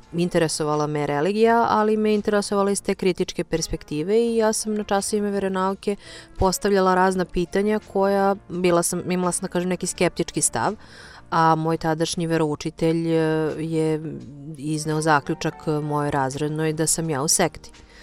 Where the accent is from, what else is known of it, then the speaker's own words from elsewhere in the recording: Serbia; mislim da mi kao Srbi, s obzirom da jedini i imamo slave, to vidimo kao deo našeg kulturnog identiteta.